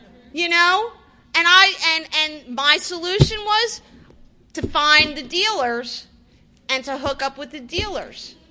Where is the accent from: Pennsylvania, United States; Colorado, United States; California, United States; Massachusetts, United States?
Pennsylvania, United States; Philadelphia; I'm from Philly, but I got clean in Baltimore. I went to rehab in Baltimore and I stayed and I lived down here for 3 years.